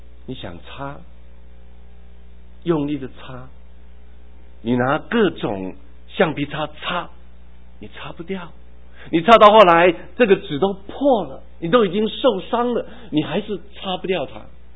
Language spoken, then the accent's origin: Chinese; Taiwan; 假设有一天我回台湾，我要去找我曾经住过的地方，我要在那边登记户口，我知道我住过那个地方。